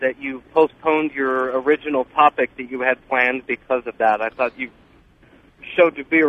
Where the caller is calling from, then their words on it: Temecula, California, United States; Hi, Temecula, California.